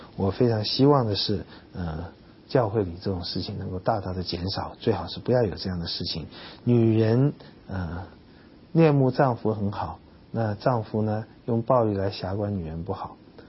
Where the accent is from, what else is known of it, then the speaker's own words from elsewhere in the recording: China; 我们中国人没有那么罗曼蒂克，比较现实一点